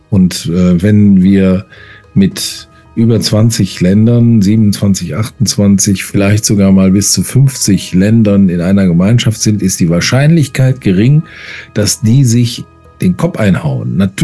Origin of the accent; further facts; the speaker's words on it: Düsseldorf, North Rhine-Westphalia, Germany; now in Bonn, Germany; ich bin in Düsseldorf aufgewachsen und lebe in Bonn. Für die Bonner bin ich Migrant.